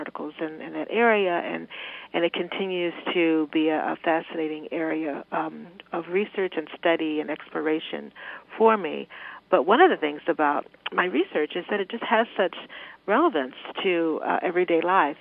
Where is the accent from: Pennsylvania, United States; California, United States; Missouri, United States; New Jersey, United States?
Missouri, United States; I grew up not in New York. I grew up in Missouri in a very small rural community.